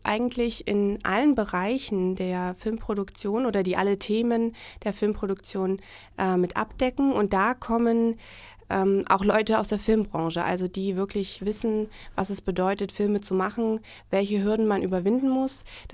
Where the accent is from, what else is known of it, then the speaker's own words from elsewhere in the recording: Dresden, Saxony, Germany; now in Jena, Germany; Dresden natürlich schon sehr, aber ich bin da aufgewachsen